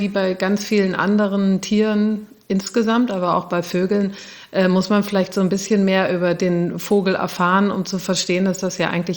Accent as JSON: {"language": "German", "town": "Cologne", "region": "North Rhine-Westphalia", "country": "Germany", "tie": "born or raised there", "said": "Also in Köln, hier Braunsfeld, wo ich aufgewachsen bin, da gab es ganz viele Eichelhäher."}